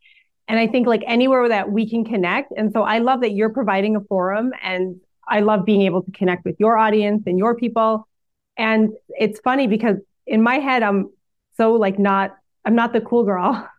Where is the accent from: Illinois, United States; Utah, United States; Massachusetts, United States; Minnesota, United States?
Minnesota, United States; also born or lived in Hong Kong; I grew up in the Minnesota in the Midwest.